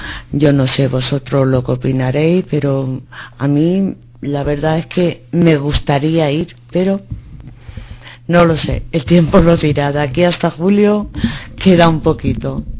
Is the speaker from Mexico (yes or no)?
no; Linares, Andalusia, Spain; que además es su apellido es de donde yo soy, de Linares